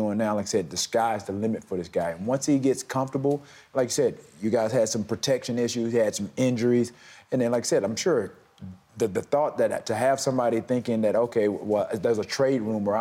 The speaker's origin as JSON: {"language": "English", "region": "Alabama", "country": "United States", "said": "I'm from Alabama."}